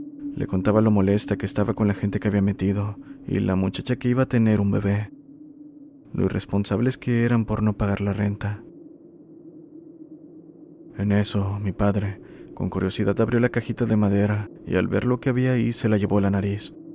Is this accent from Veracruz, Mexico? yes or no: yes; San José Independencia, Veracruz, Mexico; aquí en mi pueblito, en la Sierra de Songolica, que pertenece al estado de Veracruz. Mi pueblo se llama San José Independencia, uno de los más grandes de la zona.